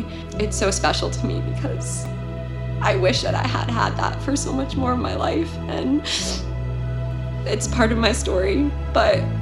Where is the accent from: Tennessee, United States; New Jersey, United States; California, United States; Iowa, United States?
New Jersey, United States; Millstone; I'm originally from Millstone, New Jersey. I grew up Catholic